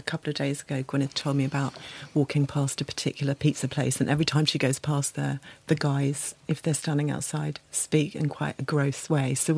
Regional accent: East of England, United Kingdom; Bedfordshire.

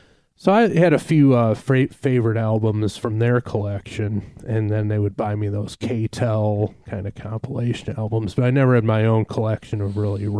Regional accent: Detroit, Michigan, United States; No, I'm from Detroit, gotcha.

